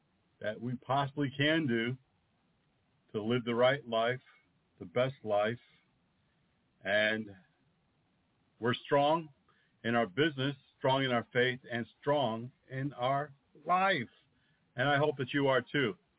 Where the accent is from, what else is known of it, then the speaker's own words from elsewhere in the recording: New England, United States; I traveled frequently and know quite well because I'm from the New England area.